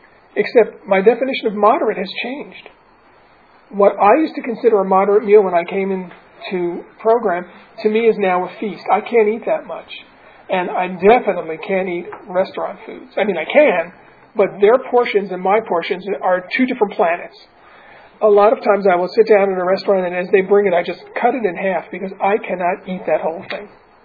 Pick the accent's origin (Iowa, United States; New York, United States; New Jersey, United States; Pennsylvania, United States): New York, United States; New York City; I'm originally from New York City